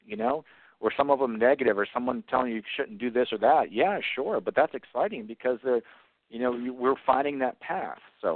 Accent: New England, United States; I grew up in New England.

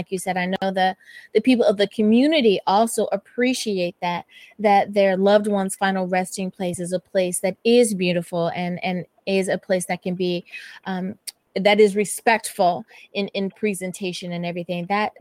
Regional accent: Newport News, Virginia, United States; now in Long Beach, United States; I am originally from Virginia, though I live in Long Beach, California now. My husband is from Los Angeles, so of course I live in California, but I am from Virginia. You know, I have a little twang in my voice still, no matter what.

